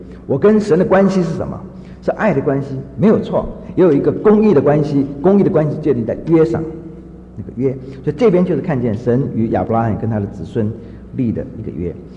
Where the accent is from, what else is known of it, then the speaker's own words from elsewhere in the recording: Fujian, China; 我们闽南人叫父亲就叫阿爸